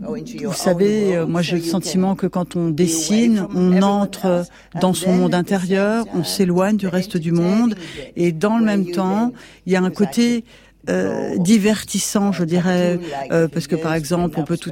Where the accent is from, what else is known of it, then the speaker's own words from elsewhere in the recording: Western Cape, South Africa; Alors, j'ai grandi en Afrique du Sud. Je suis née dans une ferme, dans un tout petit village, entre la ville du Cap et Stellenbosch.